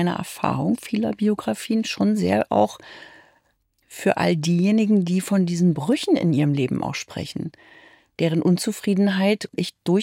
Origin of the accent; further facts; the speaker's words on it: West Germany, Germany; born there; Also ich bin ja im Westen geboren. Also vielen Ostlern ist klar, dass ich aus dem Westen bin.